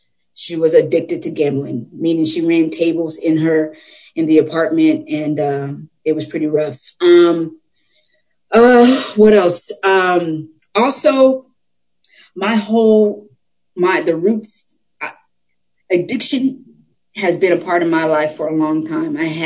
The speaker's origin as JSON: {"language": "English", "town": "Chicago", "region": "Illinois", "country": "United States", "tie": "born there", "said": "So with that being said, I was born in Chicago, Illinois, September 5th of 1981."}